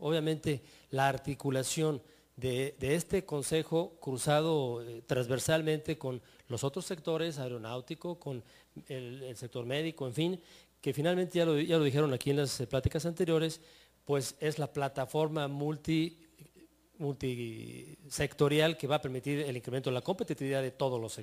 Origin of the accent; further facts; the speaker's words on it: Mexico; lo que como mexicanos estamos muy acostumbrados ya hace mucho tiempo.